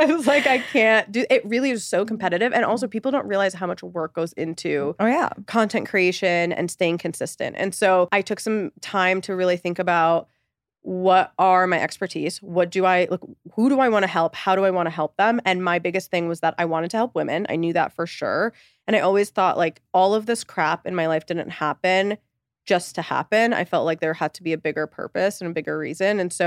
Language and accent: English; Egypt; moved away; but I am Egyptian. I came here from Egypt with my parents